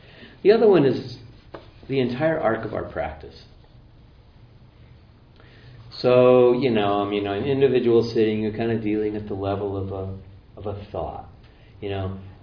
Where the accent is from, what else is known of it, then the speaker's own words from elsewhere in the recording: Marin County, California, United States; You know, I grew up in Marin County for God's sake, you know.